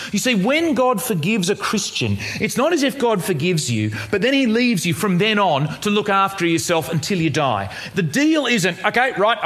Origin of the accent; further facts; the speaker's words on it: Tasmania, Australia; I'm from Tasmania.